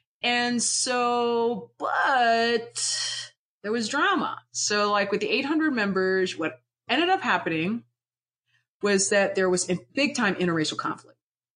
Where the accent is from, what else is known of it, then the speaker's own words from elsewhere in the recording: the South, United States; I had never understand that I'm from the South and racism is everywhere